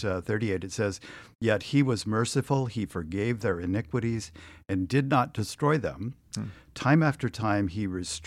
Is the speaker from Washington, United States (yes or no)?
yes; Wenatchee, Washington, United States; growing up in Wenatchee area, we would always drive up along the Columbia River by the Rock Island Dam.